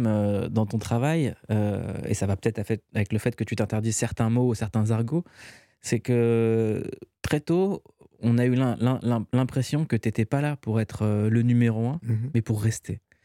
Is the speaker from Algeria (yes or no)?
no; Noisy-le-Sec, Île-de-France, France; Moi, je viens de La Boissière, mais de Noisy-le-Sec.